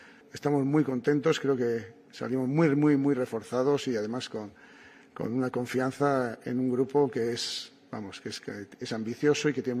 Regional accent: Spain

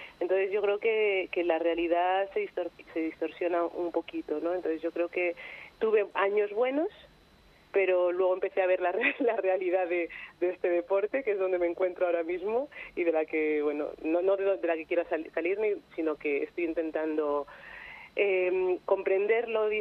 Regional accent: Spain; estoy yo como española

